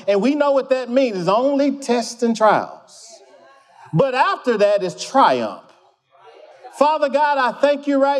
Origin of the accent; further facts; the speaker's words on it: Mississippi, United States; You know, now I'm from Mississippi, born and raised in Mississippi. I've lived in other states, but there's something about people in Mississippi.